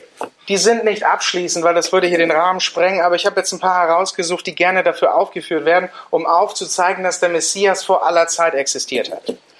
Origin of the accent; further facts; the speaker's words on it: Switzerland; ich komme jetzt aus der Schweiz